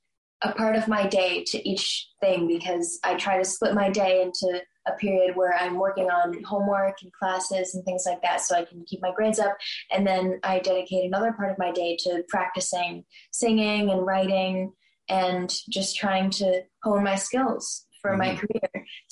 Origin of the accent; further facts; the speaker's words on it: Bethesda, Maryland, United States; I grew up in Maryland, actually. I've lived there my entire life.